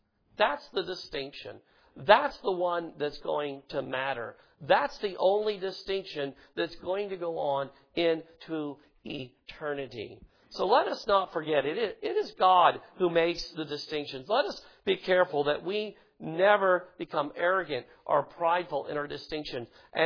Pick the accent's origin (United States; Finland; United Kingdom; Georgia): United States; Southern United States; I'm a Southerner. I know, I got caught up in that. It's hard to get out of you. I mean, I love the South. I love being born in the South and raised in the South.